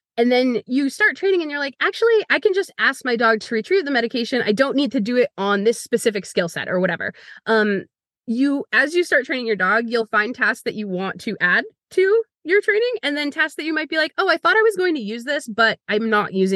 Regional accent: United States; but I'm from the United States and that's my specialty and that's the laws that I know.

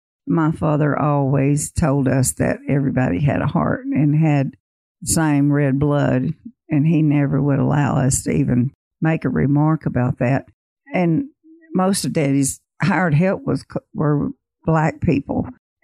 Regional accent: Mississippi, United States; In that little town in the county where I grew up in Northeast Mississippi

